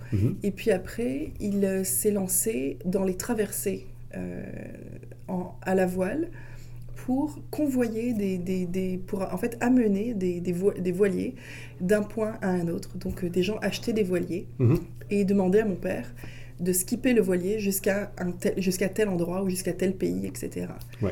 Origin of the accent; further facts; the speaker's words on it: Bordeaux, Nouvelle-Aquitaine, France; born there; Je suis née à Bordeaux le 16 novembre 1977.